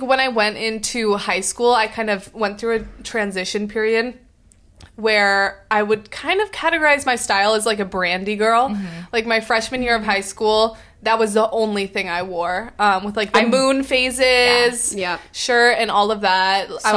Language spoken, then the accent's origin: English; Portland, Oregon, United States; I mean, I grew up in Portland, and so thrifting was also a huge thing there.